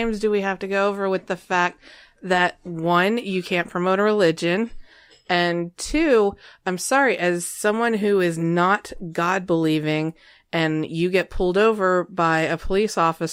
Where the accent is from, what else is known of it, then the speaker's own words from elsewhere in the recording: Asheville, North Carolina, United States; Okay, we're from Asheville.